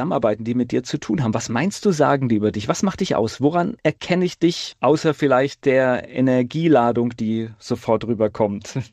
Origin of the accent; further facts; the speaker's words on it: North Rhine-Westphalia, Germany; born there; ich bin ja auch in Nordrhein-Westfalen geboren